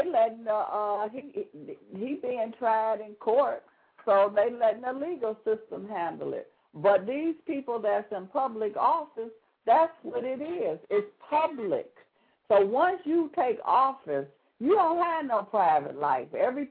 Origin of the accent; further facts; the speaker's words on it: United States; We are American citizens, and that is our right to vote.